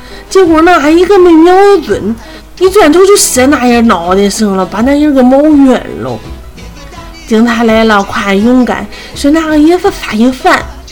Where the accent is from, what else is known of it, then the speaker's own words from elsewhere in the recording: Yantai, Shandong, China; 我是山东烟台人。